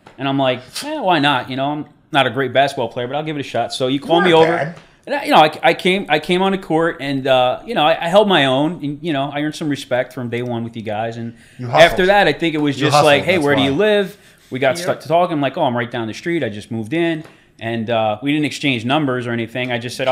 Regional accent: Bloomfield, New Jersey, United States; also born or lived in Edison; I grew up in born and raised in Bloomfield until Let's I was go. In third grade. Then we moved to Edison.

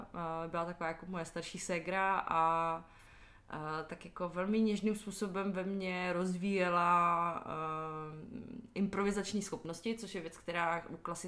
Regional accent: Ostrava, Moravian-Silesian Region, Czechia; moved away as an adult; No, tak pocházím z Ostravy, kde jsem vyrůstala do svých 18, skoro 19 let.

